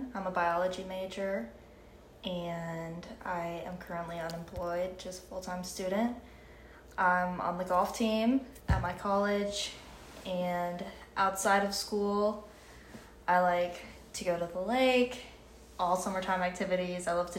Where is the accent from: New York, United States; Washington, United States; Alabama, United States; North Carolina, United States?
North Carolina, United States; Hendersonville; Hendersonville, North Carolina. Middle of nowhere.